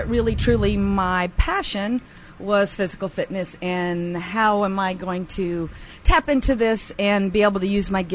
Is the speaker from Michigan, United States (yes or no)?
no; Corpus Christi, Texas, United States; now in Kerrville, United States; I'm a Corpus Christi girl, born and raised in Corpus Christi. Been in Kerrville for about 20 years.